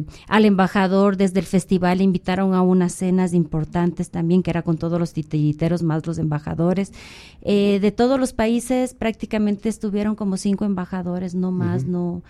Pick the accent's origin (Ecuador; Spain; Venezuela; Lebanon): Ecuador; somos de Ecuador, claro, estamos acá